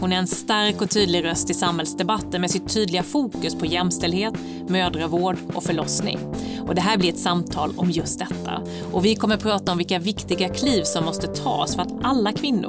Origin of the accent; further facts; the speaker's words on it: Sweden; accent: rolled R (skorrande R); now in Stockholm, Sweden; Ska vi börja där egentligen med vår dialekt, med de skorrande R-en?